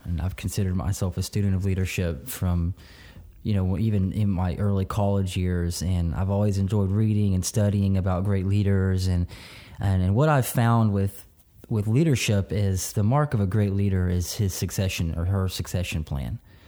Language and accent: English; Milton, Florida, United States; I grew up here in Milton, Florida, and went to school here.